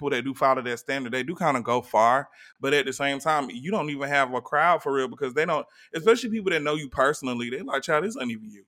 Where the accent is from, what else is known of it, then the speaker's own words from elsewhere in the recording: Atlanta, Georgia, United States; I don't want the Valley Girl voice. I'm from the West Side, boo. That's Atlanta.